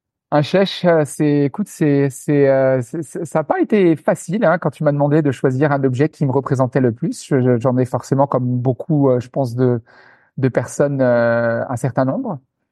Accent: Grand Est, France; Écoute, moi, je suis alsacien d'origine. Donc, j'ai grandi dans l'est de la France

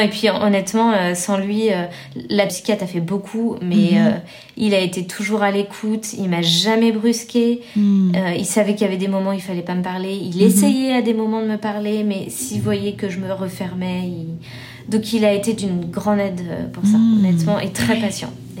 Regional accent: France; en tant que Français

